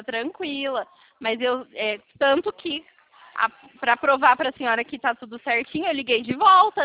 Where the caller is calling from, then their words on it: Porto Alegre, Rio Grande do Sul, Brazil; Eu falo aqui de Porto Alegre.